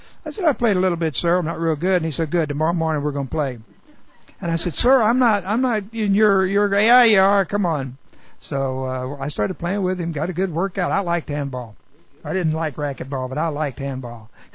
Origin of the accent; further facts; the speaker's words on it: Texas, United States; I said, well, I'm from Texas.